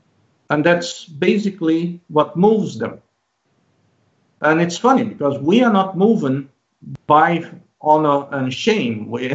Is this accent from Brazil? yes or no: yes; Brazil; born there; English is a second language; The fact that I was born in Brazil overrules any common sense, any logic, any fact, any point, anything.